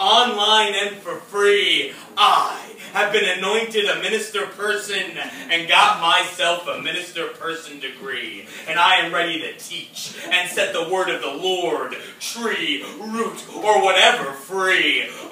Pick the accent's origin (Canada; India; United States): United States; Staten Island, New York; I'm from Staten Island, and the … thing, yeah